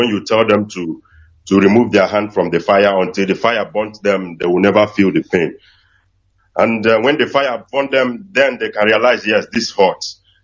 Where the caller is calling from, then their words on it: Rome, Lazio, Italy; I'm calling from Rome, Italy. Lazio, precise.